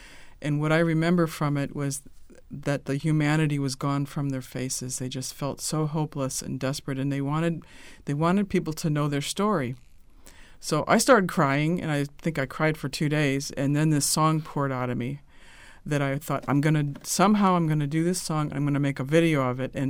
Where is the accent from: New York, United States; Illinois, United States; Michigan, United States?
Illinois, United States; Chicago; We grew up in Beverly, just up the street from the Dan Ryan Woods, so I wrote a song about that.